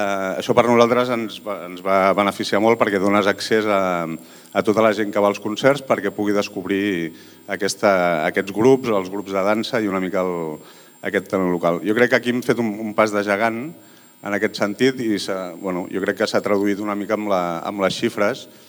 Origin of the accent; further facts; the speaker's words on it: Terrassa, Catalonia, Spain; jo soc de Terrassa i vaig venir a viure aquí